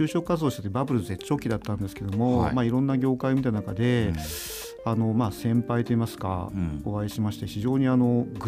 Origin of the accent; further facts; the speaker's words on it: Yamanashi, Japan; 山梨県の出身になります。